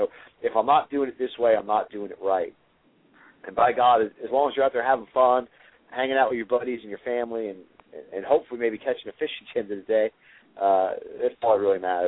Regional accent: New York, United States; I grew up on Long Island myself

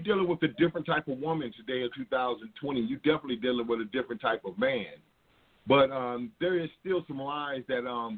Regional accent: West Coast, United States; And I'm from the West Coast. I'm not from the South.

